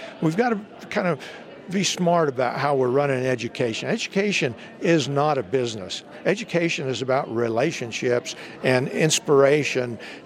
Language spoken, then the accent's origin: English; Hurricane, Utah, United States; I'm from Hurricane, Utah.